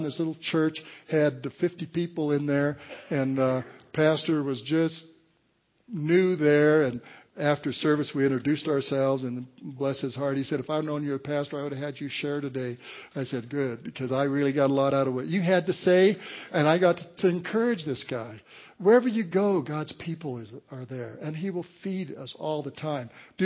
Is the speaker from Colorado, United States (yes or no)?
yes; Walsenburg, Colorado, United States; I come from an Italian family, and we are very close. I grew up in Walsenburg, and I had Italians, uncles, and aunts.